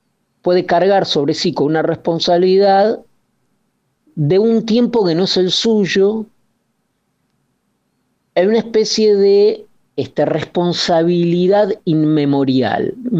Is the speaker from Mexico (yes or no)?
no; Argentina; yo tengo una responsabilidad, digamos así, frente como argentino